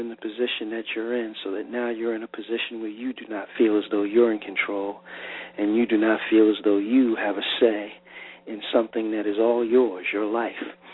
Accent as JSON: {"language": "English", "region": "New York", "country": "United States", "said": "as a New Yorker and pretty much a natural skeptic at heart"}